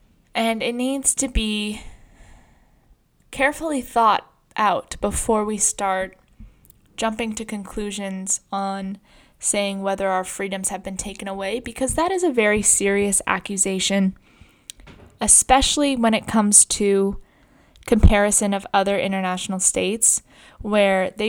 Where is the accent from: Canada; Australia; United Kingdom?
Canada; So that I'm reading right from the Canadian Charter, and those are our freedoms by just being Canadian, that we have a fundamental right to.